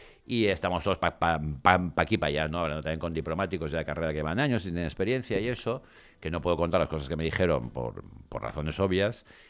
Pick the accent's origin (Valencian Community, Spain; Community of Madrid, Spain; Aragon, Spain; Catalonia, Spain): Valencian Community, Spain; Valencia; señor, somos de Valencia.